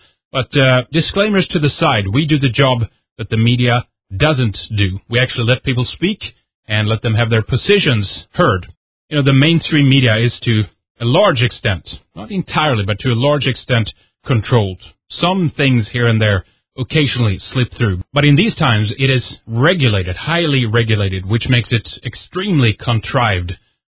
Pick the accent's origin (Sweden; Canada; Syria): Sweden; from Sweden